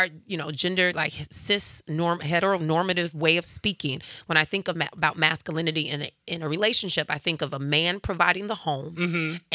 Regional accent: Chicago, Illinois, United States; So I often think about like growing up in Chicago when we used to walk to the church.

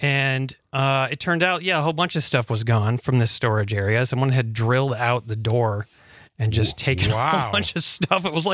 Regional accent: Menomonie, Wisconsin, United States; I grew up in Menominee, Wisconsin, and it was, you know, there wasn't a lot to do when I was a teenager

